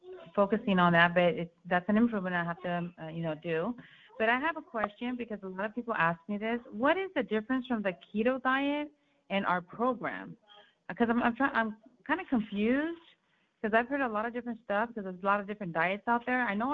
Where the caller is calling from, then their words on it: California, United States; I'm calling from California.